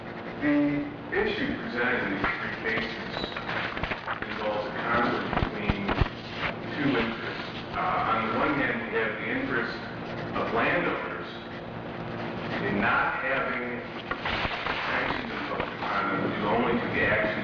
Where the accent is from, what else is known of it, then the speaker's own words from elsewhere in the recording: Toledo, Ohio, United States; I can tell you that in my hometown, Toledo, Ohio, crack cocaine and the other problems that go along with it